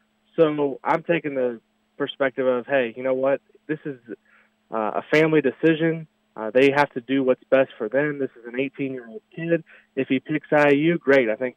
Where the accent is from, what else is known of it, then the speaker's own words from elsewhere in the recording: New Albany, Indiana, United States; maybe the fact that I'm from New Albany